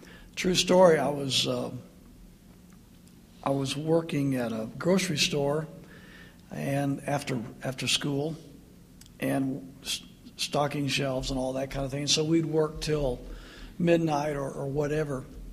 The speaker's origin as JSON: {"language": "English", "region": "Indiana", "country": "United States", "tie": "born or raised there", "moved": "yes", "said": "Every year after I moved south, whenever my family and I would go back to my hometown in northern Indiana, when I hit the Indiana border coming out of Kentucky"}